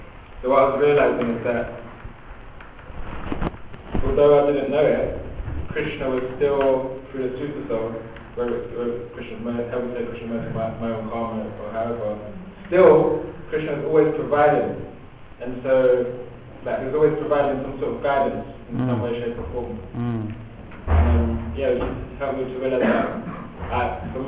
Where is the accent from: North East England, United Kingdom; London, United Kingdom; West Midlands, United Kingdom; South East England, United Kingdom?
London, United Kingdom; So in my case, I grew up in East London, not a posh, more posh district.